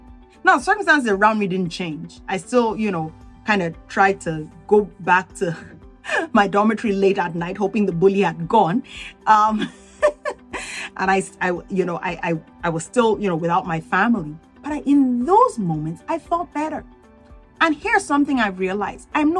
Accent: Nigeria; I don't know if you know, I am Nigerian. I grew up in Nigeria, and a lot of Nigerians during that time go to boarding school for high school.

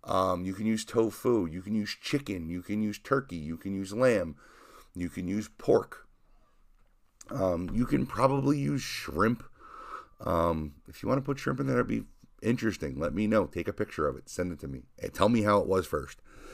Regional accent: Leonardo, New Jersey, United States; this is from when I was a kid and I grew up in Leonardo.

